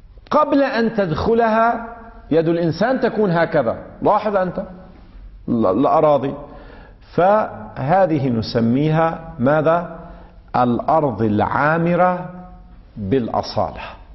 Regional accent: Lebanon; أما مثلا في مثل عندنا في لبنان في المناطق الجبلية

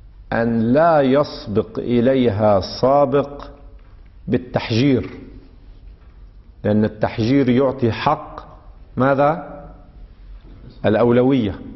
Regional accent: Lebanon; أما مثلا في مثل عندنا في لبنان في المناطق الجبلية

